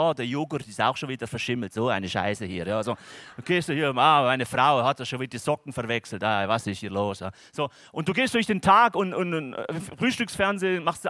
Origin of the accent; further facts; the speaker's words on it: Germany; Ja, ich bin Deutscher, man lacht nicht.